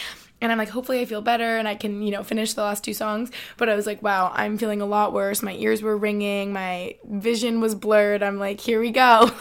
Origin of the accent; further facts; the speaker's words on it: Albany, New York, United States; because he's from Cape Cod, I'm from Albany.